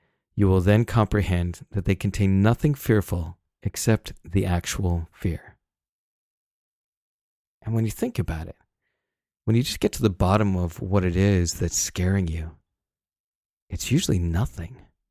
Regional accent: Salt Lake City, Utah, United States; I grew up in Salt Lake City where your whole life is judged about how well you hold up to the Mormon church's standards. And it was a hard place for me to grow up.

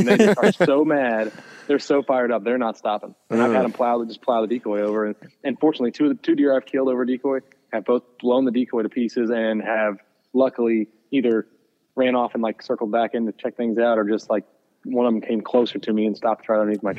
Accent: Missouri, United States; well, my home state of Missouri and then Iowa

